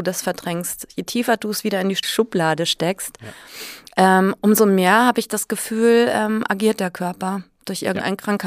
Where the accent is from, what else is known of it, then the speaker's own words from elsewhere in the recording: Munich, Bavaria, Germany; born there; Also ich bin zwar gebürtige Münchnerin, am Land aufgewachsen